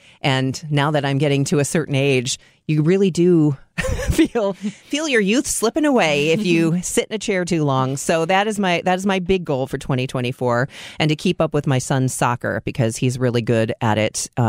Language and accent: English; Chicago, Illinois, United States; I grew up in Chicago and now my daughter is there and I see what an amazing place Chicago is.